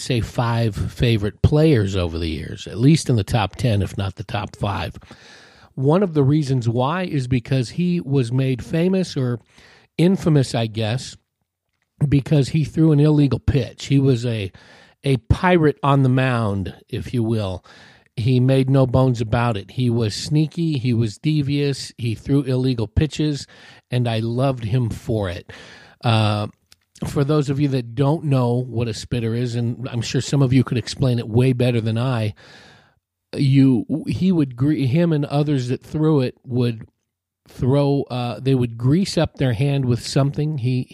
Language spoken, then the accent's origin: English; Hayward, California, United States; eight, 10-year-old kid growing up in Hayward, California, going to Palmacia Elementary School